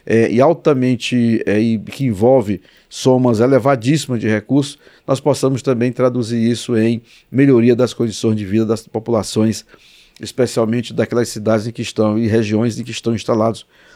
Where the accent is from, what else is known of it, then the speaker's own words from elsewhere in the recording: Maranhão, Brazil; que eu refiro muito a Alcântara porque eu sou do Maranhão